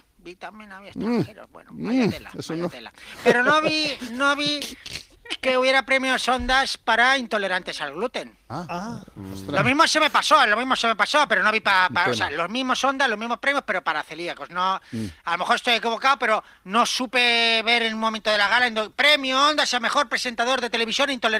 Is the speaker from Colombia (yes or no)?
no; Huelva, Andalusia, Spain; De Huelva.